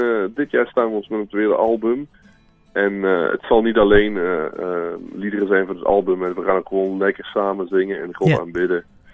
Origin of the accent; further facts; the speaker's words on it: Belgium; Ik kom uit België en ik werk nog heel veel samen met mijn vrienden uit België.